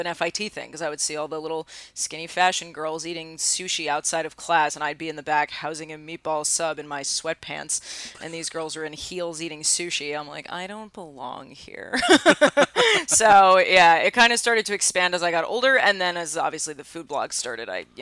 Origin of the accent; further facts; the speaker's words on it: Astoria, New York, United States; I was from Astoria, so like gotcha. Anytime I say I'm like from Astoria